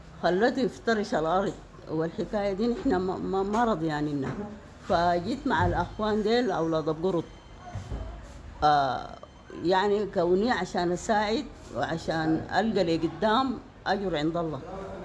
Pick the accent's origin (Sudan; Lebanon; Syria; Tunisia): Sudan; Wad Madani, Gezira; وأنا من المدنيين، لكن إحنا بنحتبر روحنا أسرة واحدة، دي كده طبيعه ناس مدني.